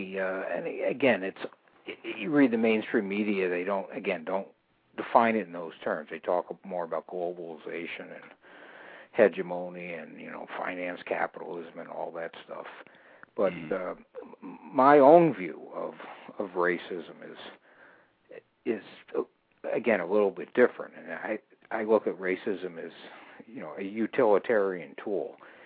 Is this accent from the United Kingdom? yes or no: no; Ireland; Oh, yeah. Yeah, Irish. Although, being Irish, there's a book titled How the Irish Became White